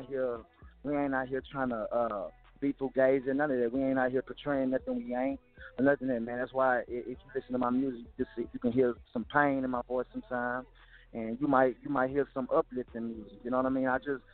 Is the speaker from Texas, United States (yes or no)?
yes; Houston, Texas, United States; I was just proud to say I was from Houston.